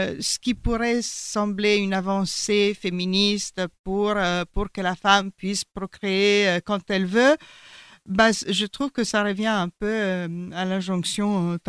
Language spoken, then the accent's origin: French; Italy; French is a second language; now in France; Parce que je vis ici depuis plus de 30 ans, mais peu importe, je suis italienne.